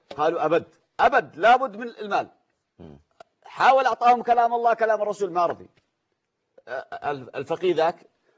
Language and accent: Arabic; Yemen; الدين قبل الوراثة هذا باللغة اليمنية